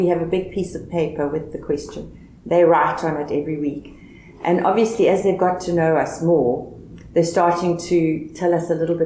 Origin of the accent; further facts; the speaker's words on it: South Africa; now in England; I'm South African, so I use different words for different things, and I'm learning the English of England